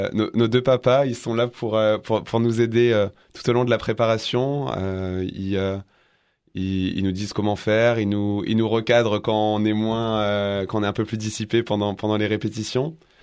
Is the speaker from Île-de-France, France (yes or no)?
yes; Paris, Île-de-France, France; De Paris.